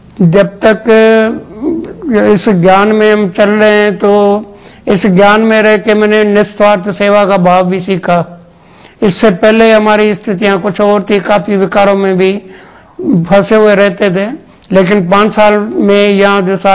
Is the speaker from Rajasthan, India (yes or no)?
yes; Ajmer, Rajasthan, India; मैं अजमेर का ही रहने वाला हूं।